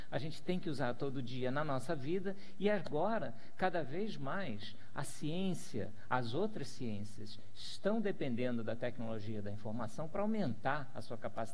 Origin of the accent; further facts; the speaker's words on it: Rio de Janeiro, Brazil; como carioca, que sou em particular, estar de novo aqui na terrinha